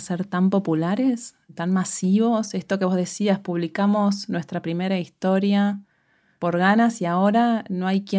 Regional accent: Uruguay; Como yo soy uruguaya, nunca había ido a un encuentro nacional de mujeres

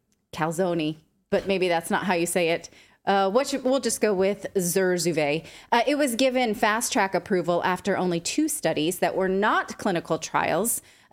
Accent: Hawaii, United States; Anyway, my grandma used to get us those for Christmas because we're Hawaiian.

